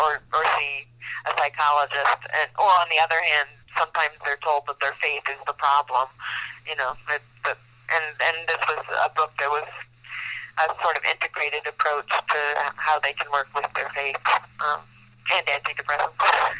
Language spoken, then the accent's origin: English; Findlay, Ohio, United States; now in Rochester, United States; I grew up in Northwest Ohio.